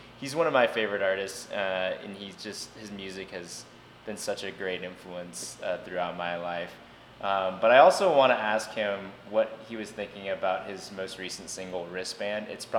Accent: Kentucky, United States; because I'm from the South, but the same thing actually happened in my home state of Kentucky.

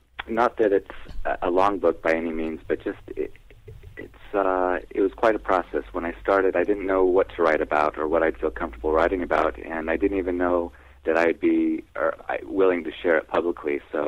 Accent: Idaho, United States; So I grew up in Idaho, and my sister and brother-in-law owned some potato farms.

